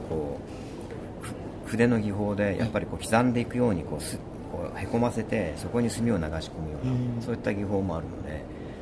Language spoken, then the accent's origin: Japanese; Niigata, Japan; 僕は新潟出身なんですけど